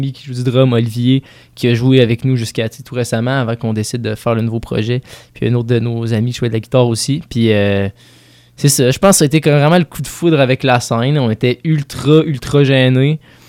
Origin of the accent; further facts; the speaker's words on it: Cap-Rouge, Quebec, Canada; nous, on vient de Cap-Rouge, en banlieue de Québec